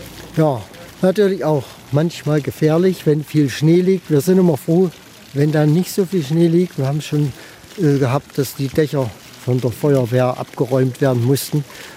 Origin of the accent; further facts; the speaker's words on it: Schwarzenberg, Saxony, Germany; Die Schwarzenberger sind keine Sachsen vom Ursprung her. Wir sind Franken und Oberpfälzer. Das zeigt auch unsere Mundart.